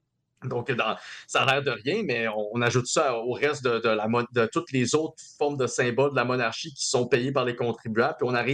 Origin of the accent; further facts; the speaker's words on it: Quebec, Canada; en tant que Canadiens, puis surtout en tant que Québécois